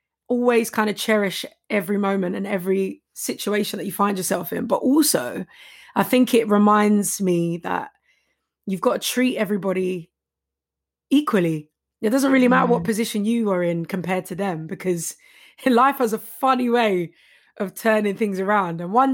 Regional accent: Walthamstow, London, United Kingdom; You know, I'm from Walthamstow, East 17.

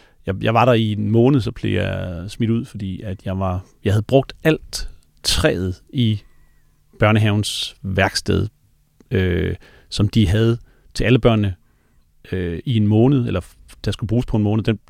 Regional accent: Kollund, Central Denmark Region, Denmark; Ja, altså faktisk er jeg opvokset uden for Kollund.

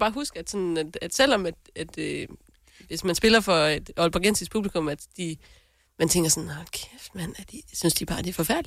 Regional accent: North Denmark Region, Denmark; jeg er jo selv nordjyde, ikke?

